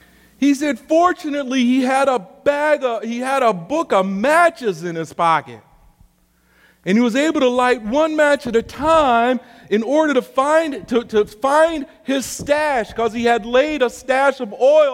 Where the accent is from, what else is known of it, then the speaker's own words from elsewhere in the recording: Milwaukee, Wisconsin, United States; I was born and reared in God's country, Wisconsin. Any Wisconsinites here? From Milwaukee, north of Chicago.